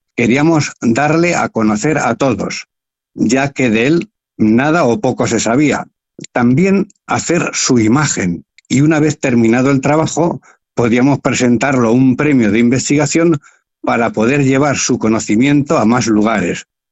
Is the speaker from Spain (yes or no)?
yes; Villarejo de Salvanés, Community of Madrid, Spain; Porque es que yo soy también de Villarejo de Salvanés.